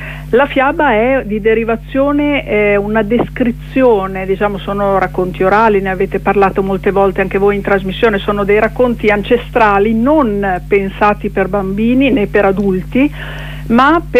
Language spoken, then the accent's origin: Italian; Milan, Lombardy, Italy; accent: Milanese; also born or lived in Emilia-Romagna; il mio accento è un po' doppio perché io sono di derivazione milanese e di adozione romagnola, quindi non so quale dei due prevarrà.